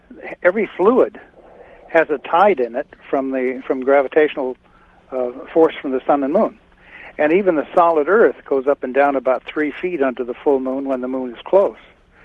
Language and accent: English; California, United States; I'm from California and I have an idea about the timing of quakes in general and yours in particular.